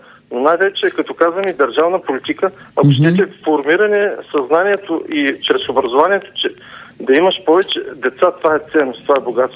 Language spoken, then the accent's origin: Bulgarian; Dobrich, Dobrich Province, Bulgaria; примерно както от моя роден град, от Добрич.